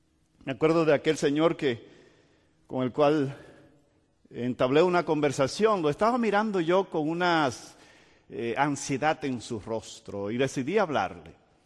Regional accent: Portland, Oregon, United States; Hay un puente allá en Portland, Oregon, de donde yo vengo

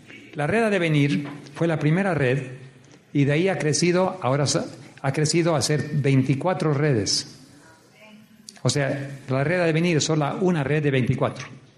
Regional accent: Bolivia; Mi señora y yo somos bolivianos, criados en Bolivia, pero no nacidos. Nos tuvimos que naturalizar.

